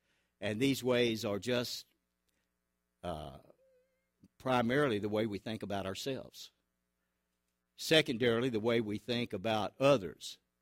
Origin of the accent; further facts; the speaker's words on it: Truman, Arkansas, United States; also born or lived in Hartville, Ohio; When we came from Ohio to Truman, Arkansas, fear the day you send your child to school in Truman, Arkansas, you know. I remember we went out on the playground. I was in the first grade. Just spent the first part of the first grade in Hartville, Ohio.